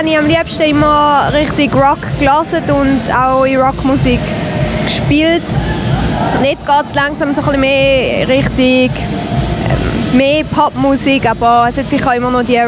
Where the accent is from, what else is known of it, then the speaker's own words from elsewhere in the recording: St. Gallen, Switzerland; Ich komme aus St. Gallen